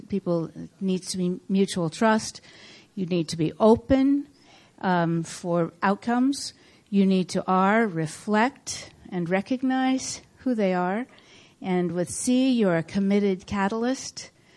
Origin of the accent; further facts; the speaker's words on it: Portland, Oregon, United States; I'm from Portland, Oregon.